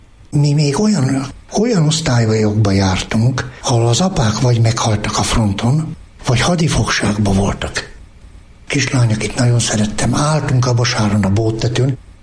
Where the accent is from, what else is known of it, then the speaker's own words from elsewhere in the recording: Abasár, Heves, Hungary; also born or lived in Gyöngyös; Minden szomszédomról regényt tudnék írni, csodálatos emberek éltek Abasáron. Abasár az egy olyan község volt, amely alapjába véve szegény volt.